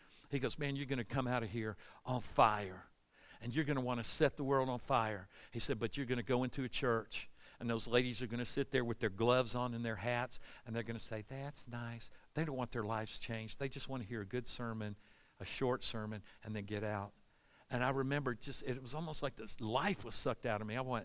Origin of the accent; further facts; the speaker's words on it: Forest Park, United States; I grew up in Forest Park, y'all. I grew up where airplanes flew over our house every minute.